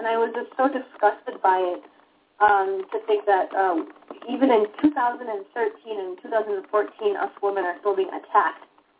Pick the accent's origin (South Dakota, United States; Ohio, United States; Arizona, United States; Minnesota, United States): Minnesota, United States; Minneapolis; And, you know, I don't have an accent or anything like that. So I'm just from Minneapolis, Minnesota.